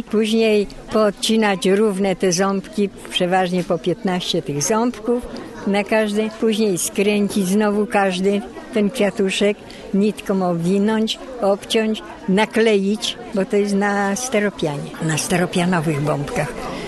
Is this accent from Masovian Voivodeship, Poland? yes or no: no; Kadzielin, Łódź Voivodeship, Poland; pochodzę spod Głowna, ze wsi Kadzieli. W każdym bądź razie, że to jest już do Głowna należy.